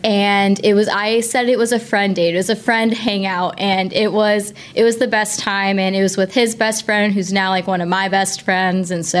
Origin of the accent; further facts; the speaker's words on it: Kansas, United States; now in Richmond, United States; I'm originally from Kansas